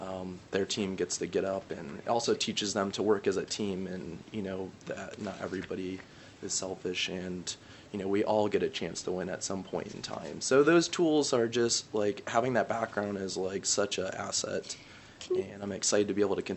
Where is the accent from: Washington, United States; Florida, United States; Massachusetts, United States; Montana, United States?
Florida, United States; also born or lived in New York; now in Tulsa, United States; No, actually, so I came here from, I grew up in Florida, and I went to New York to get my master's degree. I fell in love with it, stayed there for 5 years